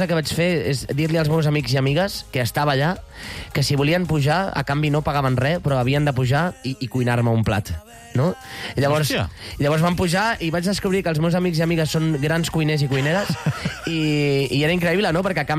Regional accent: Sant Feliu de Llobregat, Catalonia, Spain; Al meu poble, sí, van venir, i va ser el primer concert que vaig anar amb els amics de classe.

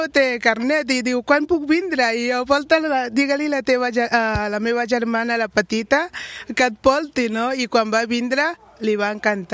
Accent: Ghana; Catalan is a second language; now in Barcelona, Spain; jo sóc de Ghana i vaig arribar a Vic. I clar, Vic em va acollir molt bé, que em va ensenyar un idioma molt maca, que és el català

